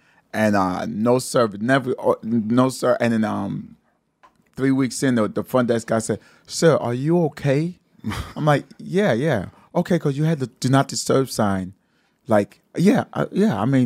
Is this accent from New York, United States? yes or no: yes; Brooklyn, New York, United States; born there; accent: Haitian; I was born here in Brooklyn.